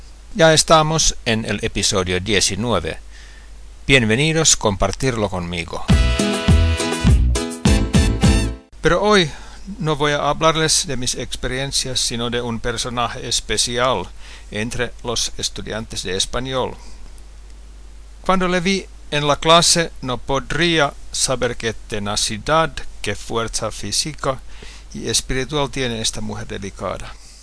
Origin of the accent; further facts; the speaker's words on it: Hämeenlinna, Kanta-Häme, Finland; de Hämeenlinna, Finlandia